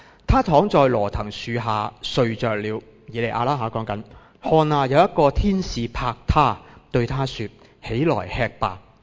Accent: Hong Kong

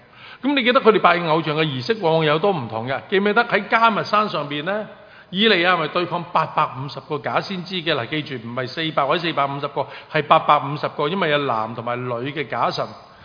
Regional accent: China; 其实我们中国人较为熟悉一点的，中國嗰啲傳統嗰啲民間故事咧

